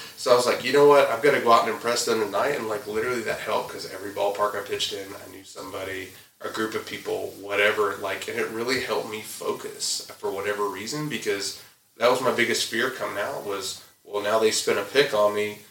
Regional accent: the South, United States; I grew up in the South.

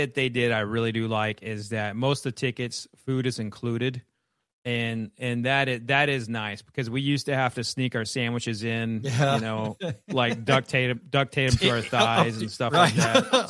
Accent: Oklahoma, United States; Actually, I grew up in Oklahoma, but I did grow up with horses.

